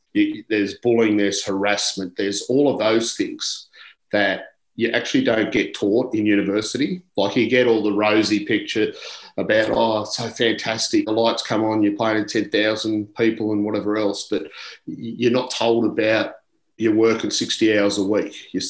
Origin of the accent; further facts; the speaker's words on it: Canberra, Australian Capital Territory, Australia; I grew up in Canberra. So ACT was a small pool.